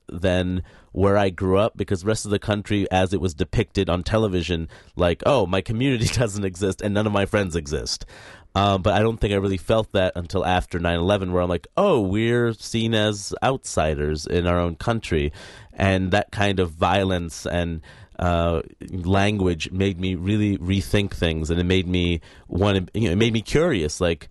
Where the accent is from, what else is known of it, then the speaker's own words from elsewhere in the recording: Queens, New York, United States; also born or lived in Maine; But, you know, I grew up in Queens, New York. I was sheltered in diversity, which I didn't realize until I went to college in Maine, which is very different.